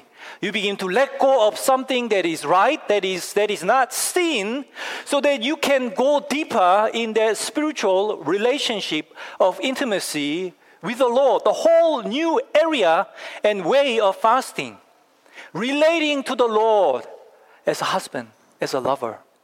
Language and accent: English; South Korea; I used to have a patch here when I was growing up in Korea